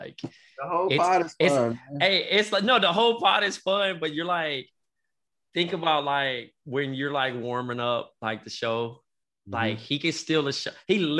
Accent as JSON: {"language": "English", "town": "Compton", "region": "California", "country": "United States", "lives_now": "New York, United States", "said": "I'm from Compton."}